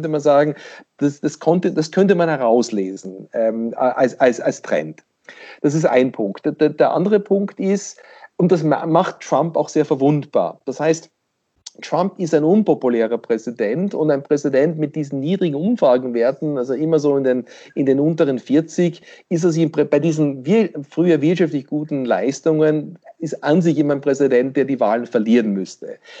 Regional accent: Pennsylvania, United States; now in Germany; Jetzt gibt es so, dort wo ich herkomme, in Pennsylvania, kann man mit der Stromrechnung quasi wählen gehen.

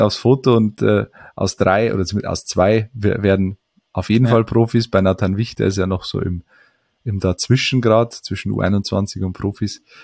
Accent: Fichtach, Bavaria, Germany; gastiert jetzt dann wieder im Bayerischen Wald, in meiner Heimat, in Fichtach.

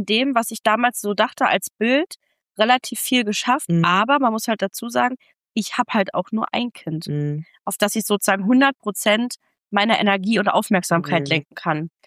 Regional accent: Germany; Wir sind ja Deutsche.

